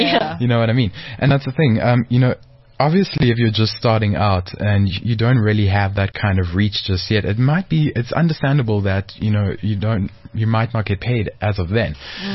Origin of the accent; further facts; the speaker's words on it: South Africa; listen, I'm from South Africa. This is me. This is what we do.